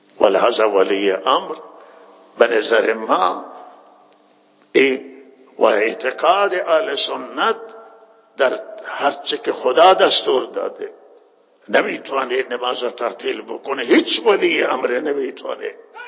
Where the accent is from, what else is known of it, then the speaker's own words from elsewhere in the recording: Iran; ما هم ایرانیم و شهروند ایرانیم